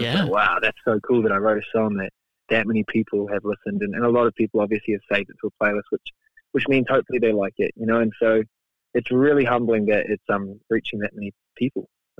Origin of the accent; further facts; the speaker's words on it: Auckland, New Zealand; I am a New Zealand artist. I was born here in Auckland, and I grew up just always playing music. So I grew up in the countryside. So it was like a small farmland, you know, like milking cows, that kind of thing.